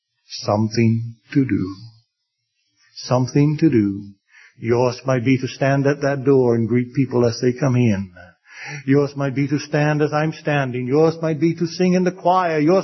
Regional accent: Bahamas; We're ambassadors for the Bahamas wherever we go. We're not ashamed to tell people, I'm from the Bahamas, it's my home. It's a land of sunshine and sand and beautiful waters.

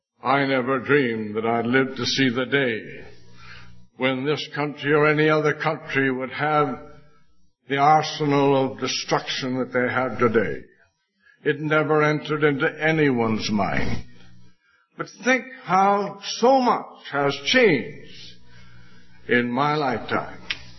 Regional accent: Canada; also born or lived in England; Of course, I was born in England and brought up a good deal in Canada

